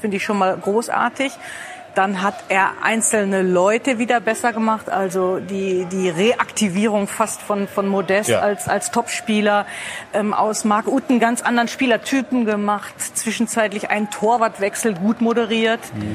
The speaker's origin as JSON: {"language": "German", "region": "Rhineland", "country": "Germany", "said": "Naja, ich als Rheinländerin natürlich aufgesaugt"}